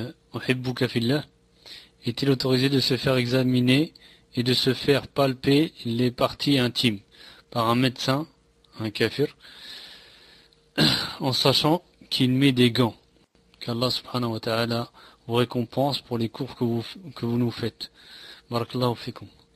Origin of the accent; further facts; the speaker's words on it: Belgium; Il ira à l'État, je suis de Belgique.